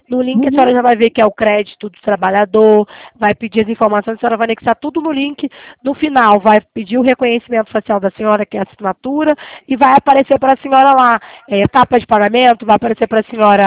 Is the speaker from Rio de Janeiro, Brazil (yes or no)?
yes; Rio de Janeiro, Brazil; eu sou do Rio.